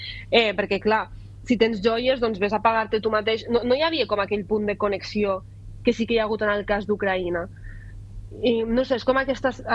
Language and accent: Catalan; Catalonia, Spain; accent: Lleida; no tinc accent, a sobre tinc accent de Lleida